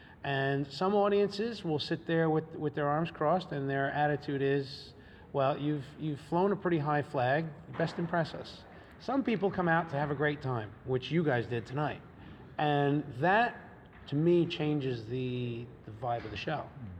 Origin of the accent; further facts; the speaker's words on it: United States; I mean, I grew up in America, so it was everywhere, always, all my life.